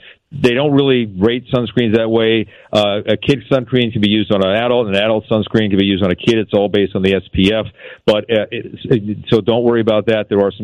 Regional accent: Philadelphia, Pennsylvania, United States; now in Chicago, United States; Yeah, I was in college, and I'm from Philly.

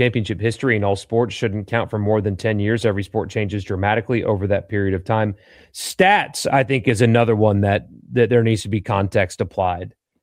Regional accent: South Carolina, United States; like where I grew up in South Carolina, one of the suburbs of Greenville built a small stadium for the USL soccer team there.

